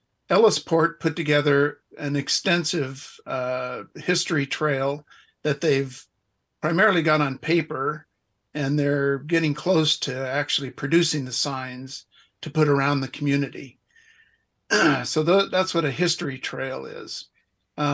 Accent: Vashon, Washington, United States; Born and raised on the island. I grew up in Docton and graduated from high school here. My family goes back to 1920 when they first came to Vashon.

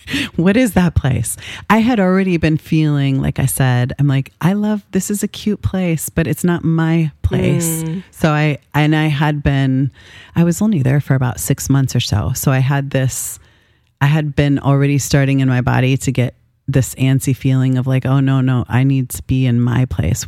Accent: Minnesota, United States; now in Vashon, United States; I grew up in Minnesota.

